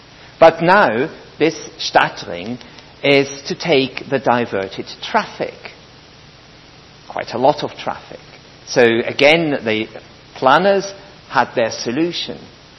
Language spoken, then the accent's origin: English; Michelstadt, Hesse, Germany; moved away; as soon as I arrived in Michelstadt, my hometown, and the place where my mother has lived since 1971, and that is roadworks.